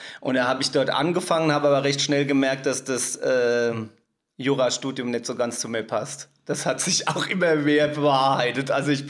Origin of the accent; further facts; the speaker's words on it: Kerzenheim, Rhineland-Palatinate, Germany; Okay, also ich bin als Pfälzer Pfarrerinnenkind auf die Welt gekommen, genau, im Pfarrhaus. Also in Kerzenheim, das ist in der Westpfalz da hinten und da bin ich groß geworden.